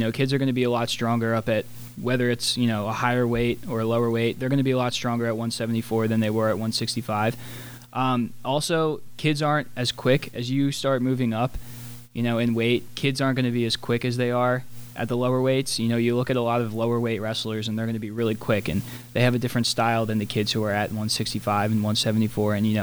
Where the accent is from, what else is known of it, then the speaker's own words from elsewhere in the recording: Valley Forge, Pennsylvania, United States; Valley Forge, Pennsylvania.